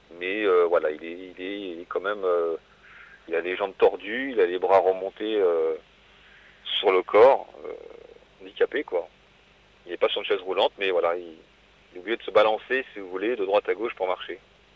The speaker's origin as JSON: {"language": "French", "town": "Paris", "region": "Île-de-France", "country": "France", "said": "Il habite à Strasbourg, je suis de Paris."}